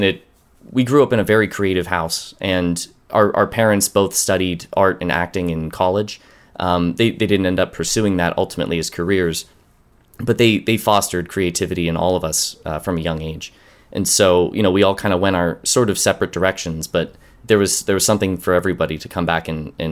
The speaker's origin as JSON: {"language": "English", "town": "Pittsburgh", "region": "Pennsylvania", "country": "United States", "tie": "born or raised there", "said": "I mean, it is my home. I mean, I grew up here in the South Hills in Brentwood. I've lived here my whole life."}